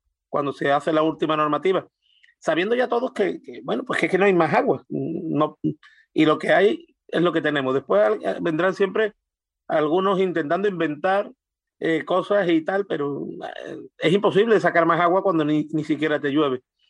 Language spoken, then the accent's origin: Spanish; Andalusia, Spain; a mí como andaluz